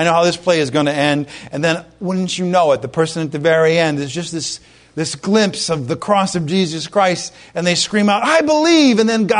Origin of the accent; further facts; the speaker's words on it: Providence, Rhode Island, United States; I'm Irish. What can I do? All right. From Providence, no less. Providence, Rhode Island. Good place to be from.